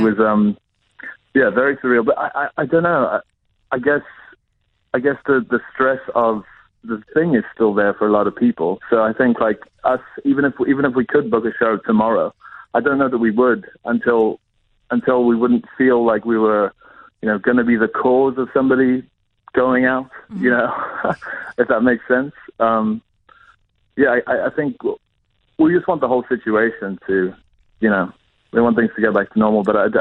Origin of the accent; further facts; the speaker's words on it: Durban, KwaZulu-Natal, South Africa; also born or lived in Johannesburg; we were from Durban. We grew up in Durban, and then we moved to Joburg a couple of years ago.